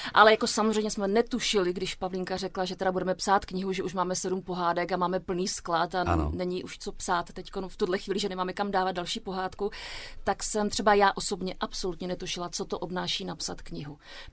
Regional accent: Karviná, Moravian-Silesian Region, Czechia; Ano, prosím, já jsem z Karviné.

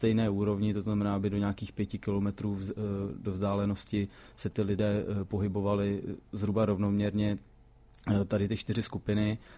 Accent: Mladá Boleslav, Central Bohemian Region, Czechia; i když jsem z Mladé Boleslavy

